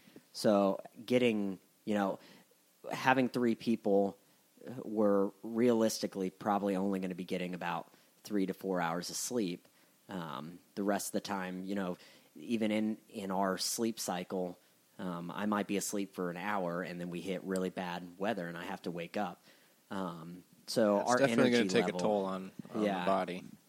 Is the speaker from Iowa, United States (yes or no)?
no; Colorado, United States; also born or lived in Florida; I was born in Florida, but I wasn't raised in Florida. I was raised in Colorado.